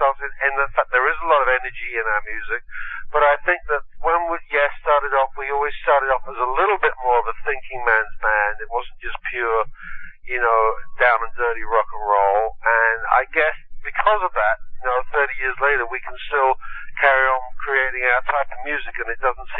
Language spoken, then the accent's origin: English; London, United Kingdom; born there; Well, I was born in London, England